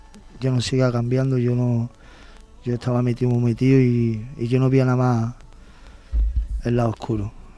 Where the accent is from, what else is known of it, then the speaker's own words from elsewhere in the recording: Seville, Andalusia, Spain; yo soy de Sevilla. … tengo 39 años